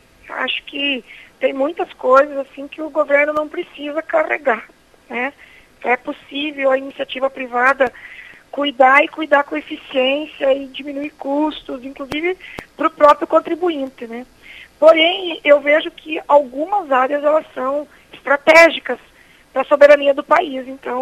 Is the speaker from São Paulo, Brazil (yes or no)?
no; Chopinzinho, Paraná, Brazil; sou do município de Chopinzinho